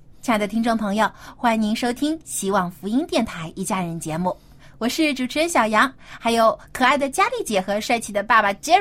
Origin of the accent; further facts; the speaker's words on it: China; 我们中国人觉得结婚不是这个小年轻人两个人的事儿